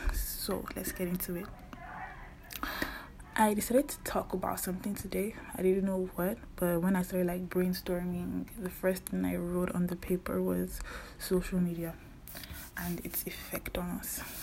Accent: Nigeria; now in Canada; I'm Nigerian. I'm Igbo. That's my tribe in Nigeria. Currently, I live in Canada for school.

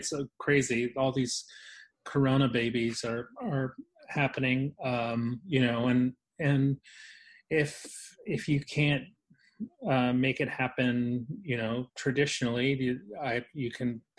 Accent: New York, United States; because like as a New Yorker, we all used to walk all the time.

